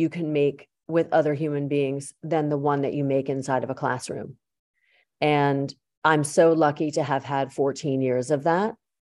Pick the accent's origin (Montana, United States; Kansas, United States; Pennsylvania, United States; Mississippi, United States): Pennsylvania, United States; Yardley; And that's where my dad settled. And I grew up in Yardley, Pennsylvania, just a hop skip from there.